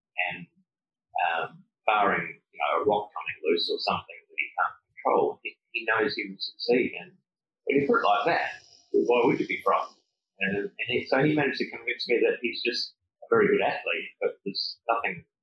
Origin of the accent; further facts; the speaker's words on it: Australia; And I wanted to get into that with him, and being Australian, we can be quite rude.